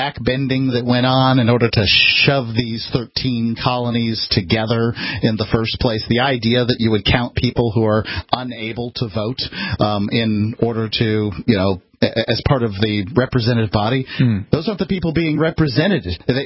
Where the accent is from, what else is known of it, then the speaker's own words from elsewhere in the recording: the South, United States; Yeah, I, as a Southerner, I can't say that most of the actions of Southerners, you know, in early U.S. history really make me very happy.